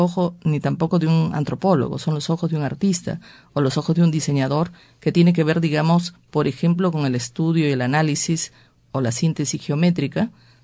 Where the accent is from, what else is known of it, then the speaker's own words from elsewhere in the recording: Peru; porque yo creo que es fundamental que nosotros como peruanos sepamos reconocer todas las culturas prehispánicas